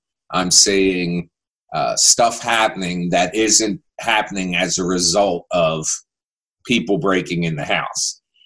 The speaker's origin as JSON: {"language": "English", "region": "New Jersey", "country": "United States", "tie": "born or raised there", "said": "I've been born and raised in South Jersey."}